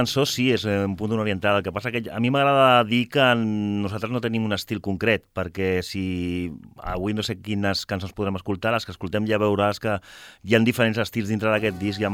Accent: Catalonia, Spain; Jo sóc català, però normalment no canto en català. La meva mare és de Gosca

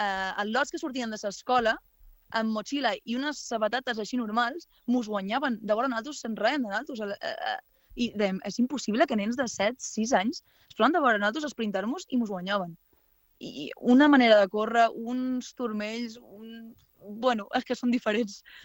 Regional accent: Formentera, Balearic Islands, Spain; jo he crescut a la Mola, a Formentera, a Pescamins

